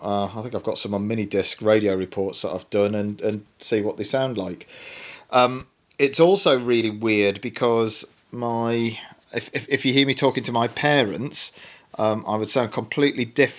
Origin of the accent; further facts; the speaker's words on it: North East England, United Kingdom; that would indicate that I am a Geordie. There's only one minor little problem with that. My accent appears to have been surgically removed.